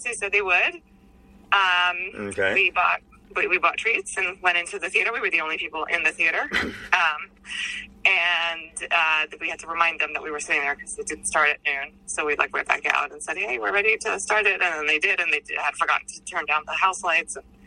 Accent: New York, United States; I mean, I grew up in New York, and I never heard of it.

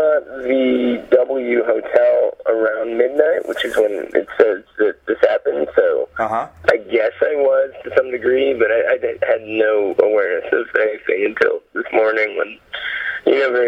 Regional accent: Seattle, Washington, United States; I'm from Seattle originally, so I don't get as upset about a little bit of wet weather the way that some people

